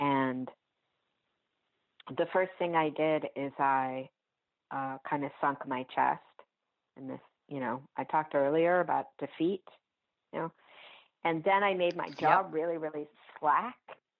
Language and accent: English; United Kingdom; now in United States; You know, being British, I really, really want to go home and work over there.